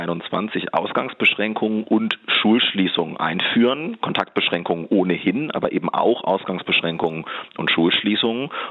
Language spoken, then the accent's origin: German; Lower Saxony, Germany; so beispielsweise in Niedersachsen, wo ich herkomme.